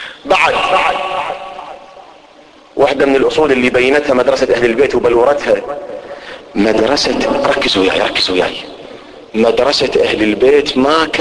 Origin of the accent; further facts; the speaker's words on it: Iraq; أنا كعراقي، إحنا الآن في العراق، ما أتدخل في شأن بلد غير العراق باعتباري عراقي